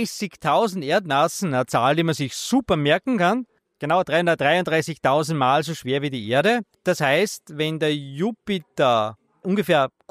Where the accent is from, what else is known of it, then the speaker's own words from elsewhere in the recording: Styria, Austria; also der Erzberg bei uns in der Steiermark schaut auch ganz so rötlich aus